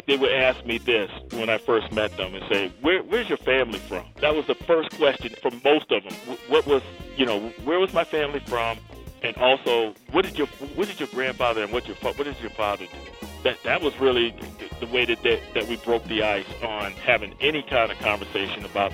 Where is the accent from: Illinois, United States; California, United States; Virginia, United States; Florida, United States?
Virginia, United States; Norfolk; also born or lived in Darlington, South Carolina; Well, I was born in Darlington, South Carolina. My family moved from there to Norfolk, Virginia, where basically I grew up.